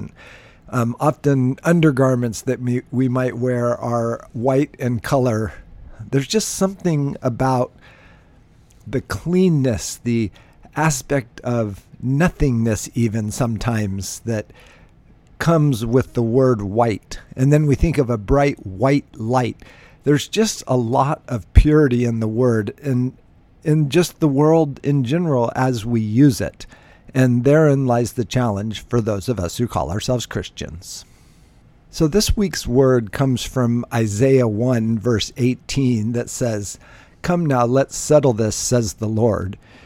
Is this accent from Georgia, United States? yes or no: no; Alaska, United States; I grew up in Alaska, so we would have what we call a whiteout